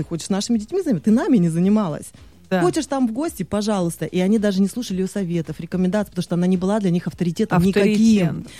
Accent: Siberia, Russia; так как я из Сибири, то разница во времени достаточно большая.

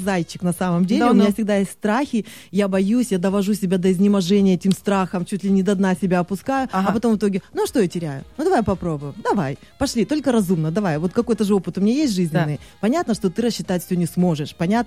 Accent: Siberia, Russia; так как я из Сибири, то разница во времени достаточно большая.

